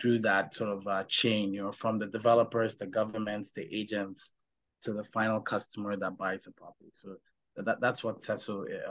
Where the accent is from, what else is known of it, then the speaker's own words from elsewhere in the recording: Ghana; moved away; also born or lived in Canada; I was born and raised in Ghana, but spent about a decade in Canada